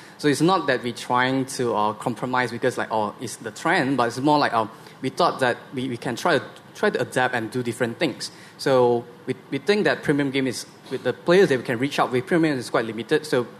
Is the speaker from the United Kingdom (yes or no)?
no; Malaysia; I'm from Malaysia.